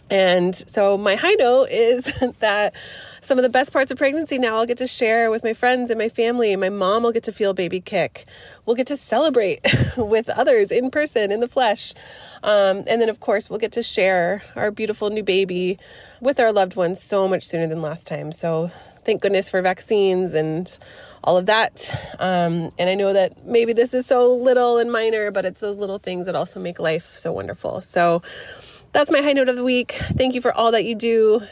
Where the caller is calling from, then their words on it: Portland, Oregon, United States; I'm calling from Portland, Oregon.